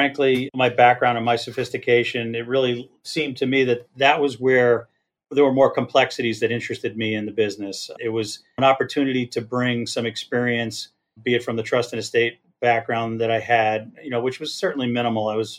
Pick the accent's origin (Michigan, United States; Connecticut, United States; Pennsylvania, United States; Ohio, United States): Connecticut, United States; I grew up in Connecticut and put myself through school and earned an econ degree from University of Arizona.